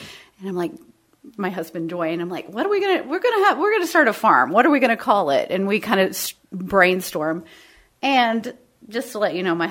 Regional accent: Oklahoma, United States; also born or lived in Colorado; No, I'm actually originally from Oklahoma.

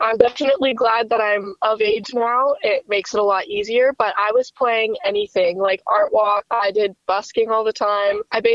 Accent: Millet, Alberta, Canada; Yeah, so I'm from the Millet area. I grew up in a pretty small town.

